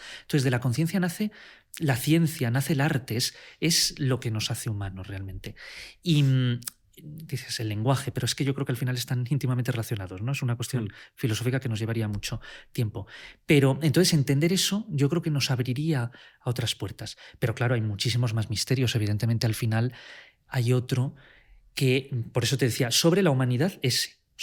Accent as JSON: {"language": "Spanish", "town": "Coslada", "region": "Community of Madrid", "country": "Spain", "said": "Desde pues que me pasaba tardes enteras al salir del colegio en la biblioteca municipal en Coslada, de donde yo soy"}